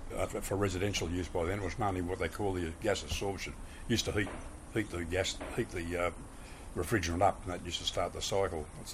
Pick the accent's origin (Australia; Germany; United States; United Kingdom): Australia; Maroubra, New South Wales; when I grew up in Maroubra, I can remember all of these.